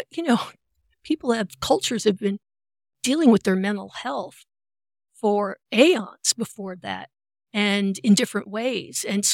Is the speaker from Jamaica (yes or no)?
no; New York, United States; now in Vashon Island, United States; And the idea was just to rent for a year because we're both from big cities. I'm from New York. She's from Detroit.